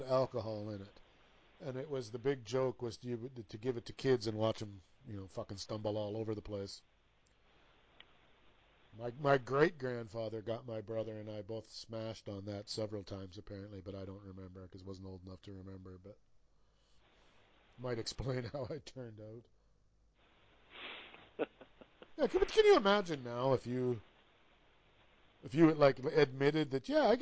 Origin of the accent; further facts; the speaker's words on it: West Virginia, United States; I dare any of them bitches to come on down here, 'cause I'm from West by God, Virginia.